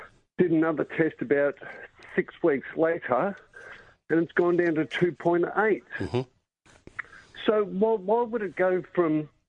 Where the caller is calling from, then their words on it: Ocean Grove, Victoria, Australia; I'm from Ocean Grove.